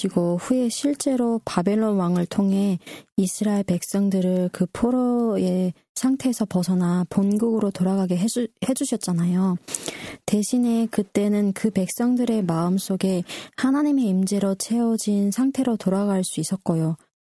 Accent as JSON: {"language": "Korean", "country": "North Korea", "tie": "born or raised there", "said": "북조선 나의 고향에 있는 하나님의 사람들, 여러분들과 함께 나누고 함께 기도할 수 있음에 세상 감사하는 마음이 듭니다."}